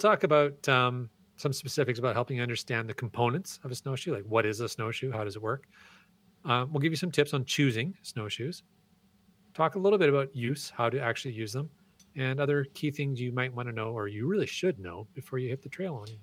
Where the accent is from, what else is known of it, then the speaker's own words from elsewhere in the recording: Canada; Well, I'm Canadian.